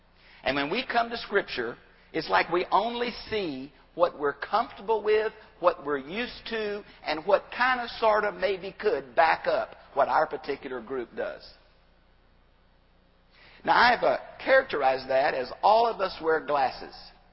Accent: Texas, United States; meet Christians around the world, Baptist Christians, who never thought about doing church the way I grew up doing it in Texas.

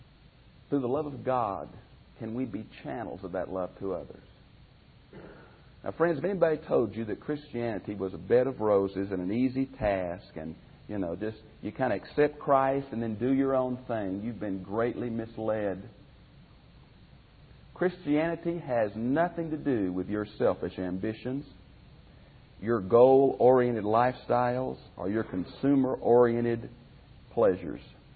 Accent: Houston, Texas, United States; I grew up in Houston, and I can remember many times going downtown or to sports events in that town

